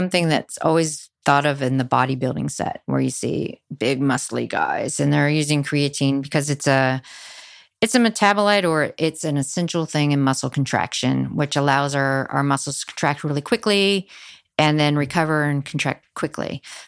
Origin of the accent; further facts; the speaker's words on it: New Zealand; I come from New Zealand here